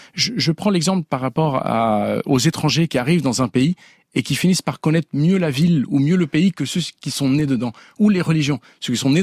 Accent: Santiago, Santiago Metropolitan Region, Chile; first language Spanish; French is a second language; also born or lived in France; étant chilien, santiaguino. Donc fatalement, l'espagnol a été ma première langue.

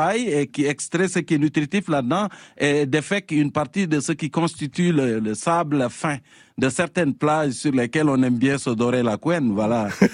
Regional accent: Fatick, Senegal; Moi, je viens du Sénégal, je suis un serreur du centre du pays. de la région de Fatick. Et la bouse de vache séchée, on appelle ça umbel dans ma langue.

